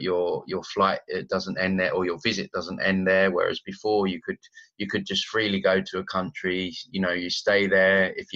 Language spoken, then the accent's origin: English; United Kingdom; moved away; As someone that's kind of living away from my home country of the UK, you know, you need all kinds of paperwork